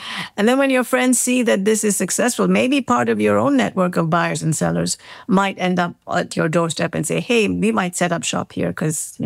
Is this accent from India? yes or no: yes; India; born there; I was born in India and I am familiar with the whole, license raj